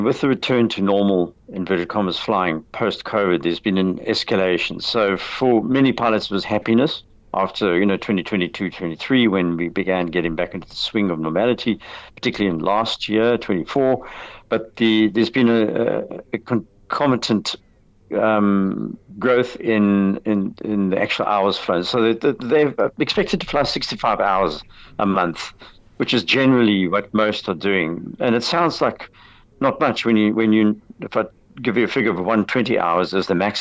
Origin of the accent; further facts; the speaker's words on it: South Africa; to remain here because of you know, tradition of being South African, essentially, without being nationalist about it.